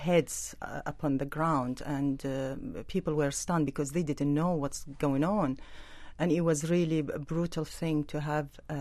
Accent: Baghdad, Baghdad Governorate, Iraq; I was born in Baghdad, grew up there, went to school and university there.

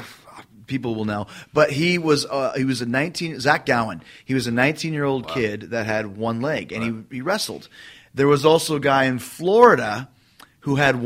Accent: Canada; You could see that where I grew up in Canada.

